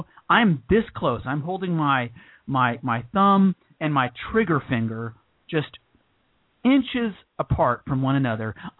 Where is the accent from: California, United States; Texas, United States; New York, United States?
Texas, United States; I'm an American, and to make it worse, I'm a Texan. We are cynical about anything that has a monarchy attached to it.